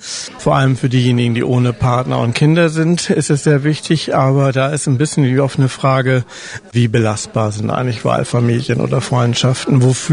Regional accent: Lower Saxony, Germany; Ich komme ja aus Friesland, da war das Thema auch stiller und weniger sichtbar.

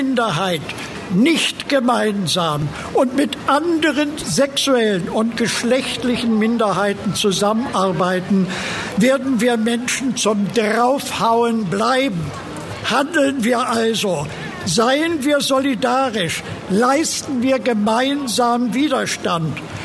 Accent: Hamburg, Germany; Als Hamburger hoffen wir auf die Fertigstellung des Denkorts sexuelle und geschlechtliche Vielfalt

